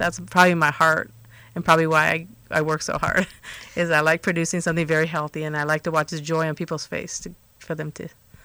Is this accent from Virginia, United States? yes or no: no; Michigan, United States; When I was real little, I was raised in Michigan when I was 2 and 3, and my grandfather was a farmer